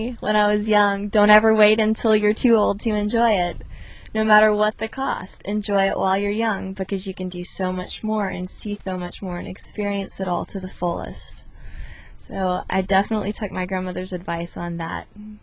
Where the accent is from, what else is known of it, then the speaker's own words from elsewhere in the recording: Georgia, United States; I grew up in Georgia. I lived in Georgia until about 2 weeks ago.